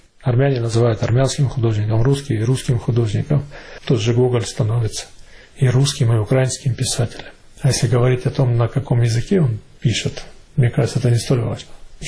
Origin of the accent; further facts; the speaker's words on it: Russia; Я вырос в России, воспитывался на российской культуре, одновременно с этим являюсь армянином по национальности, зная и армянскую культуру.